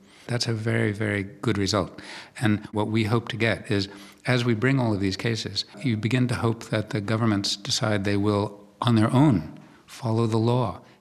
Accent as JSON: {"language": "English", "country": "United States", "moved": "as an adult", "lives_now": "Europe", "said": "coming to Europe about 18, 19 years ago as an American who'd practiced this in the United States"}